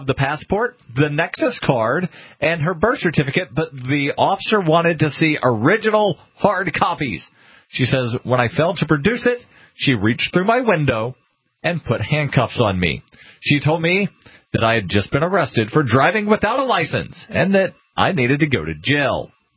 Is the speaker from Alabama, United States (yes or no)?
yes; Alabama, United States; I'm originally from Alabama